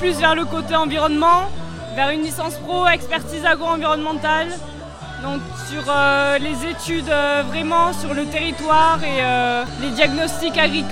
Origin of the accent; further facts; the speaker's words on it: Occitanie, France; je viens du Nord Aveyron